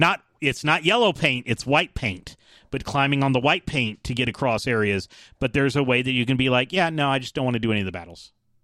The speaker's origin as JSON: {"language": "English", "town": "Atlanta", "region": "Georgia", "country": "United States", "tie": "born or raised there", "said": "I'm from the South. I'm not from the Deep South. There's a difference between I grew up in Atlanta and I grew up in the Mississippi River Delta."}